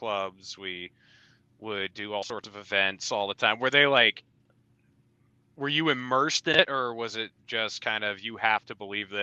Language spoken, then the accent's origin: English; New Hampshire, United States; I grew up in New Hampshire. My parents were Baptist, not Catholic, but same deal.